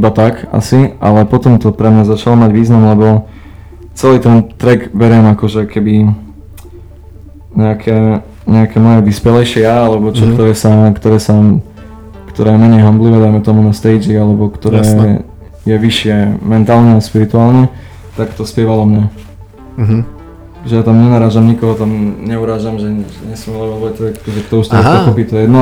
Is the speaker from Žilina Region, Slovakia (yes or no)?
no; Michalovce, Košice Region, Slovakia; my sme z Michaloviec, a teraz som sa spoznal s ľuďmi z Michaloviec